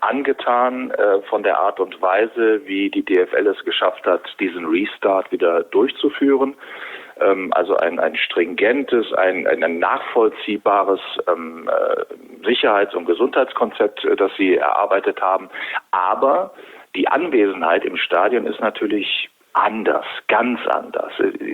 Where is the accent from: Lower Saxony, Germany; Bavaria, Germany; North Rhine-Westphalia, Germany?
North Rhine-Westphalia, Germany; Wuppertal; Ich komme aus der bergischen Metropole Wuppertal